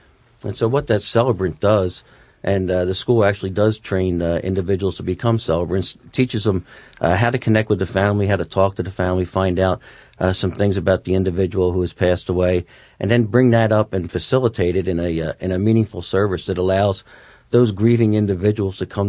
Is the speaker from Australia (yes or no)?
no; New Jersey, United States; and I came from New Jersey because I thought so much of the school.